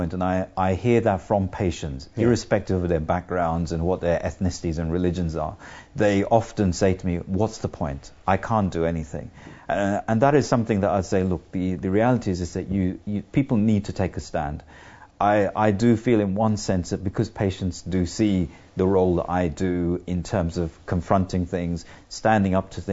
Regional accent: United Kingdom; I have to say I'm very proud of being a British GP

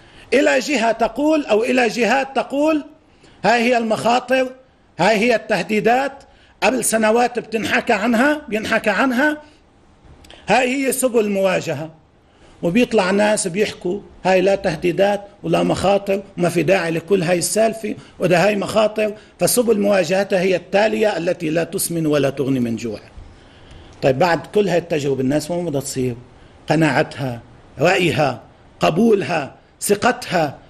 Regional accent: Lebanon; وعندنا في لبنان

